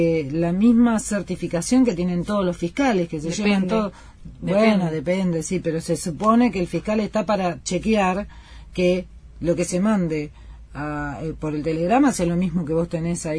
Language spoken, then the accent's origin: Spanish; Argentina; Bueno, a ver, vamos, yo soy argentina y nativa.